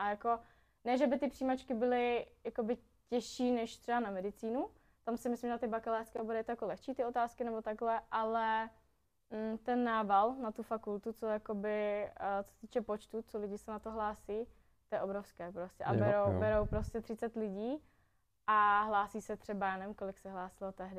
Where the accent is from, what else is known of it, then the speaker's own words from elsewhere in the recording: Třinec, Moravian-Silesian Region, Czechia; Ano, já jsem z Třince, což je vlastně město. Všichni říkají, že je to Polsku